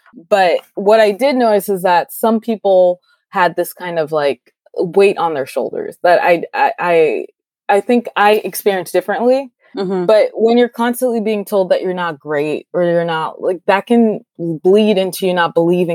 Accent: Haiti; I'm from Haiti. So like my entire upbringing was just being surrounded by Black people.

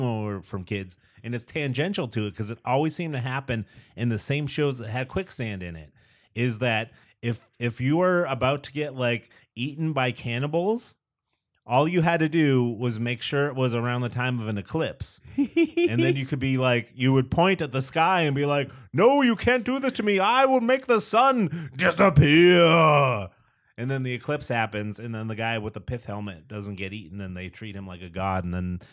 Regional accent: Northeast, United States; I'm half Italian. I grew up in the Northeast. We thought he was the greatest guy.

